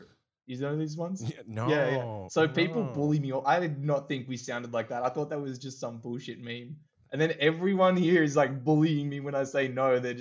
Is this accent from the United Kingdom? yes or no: no; Canberra, Australian Capital Territory, Australia; Us Canberrans don't really have one, I think, because a lot of people, when I speak in my accent, a lot of people are like, where are you from?